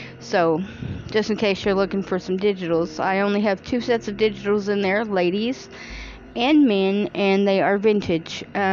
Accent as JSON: {"language": "English", "region": "Midwest", "country": "United States", "said": "of course, I'm from the Midwest, so the Midwest basically is the furthest south that northern people go"}